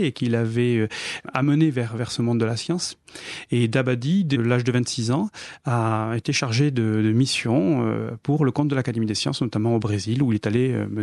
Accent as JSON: {"language": "French", "region": "South-West France", "country": "France", "said": "moi, je suis originaire du Sud-Ouest. J'ai fait mes études de physique à l'Université de Bordeaux."}